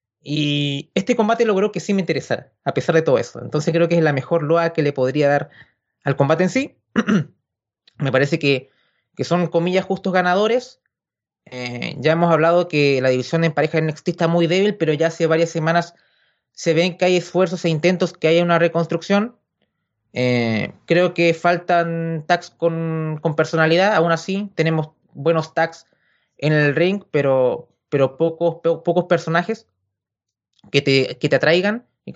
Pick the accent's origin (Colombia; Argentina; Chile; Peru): Chile; Yo como chileno.